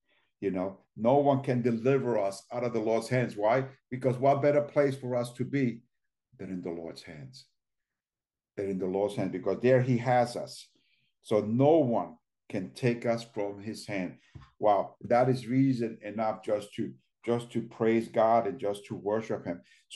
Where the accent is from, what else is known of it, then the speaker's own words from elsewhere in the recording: New York City, New York, United States; And like I said, even when I was young, growing up in New York, and I used to go to just to go to the corner store, I had to have eyes behind my back